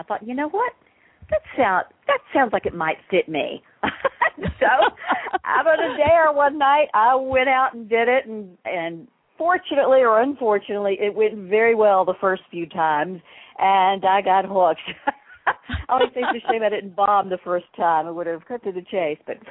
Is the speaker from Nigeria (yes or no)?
no; the South, United States; Because where I was raised in the South, we just didn't talk about those.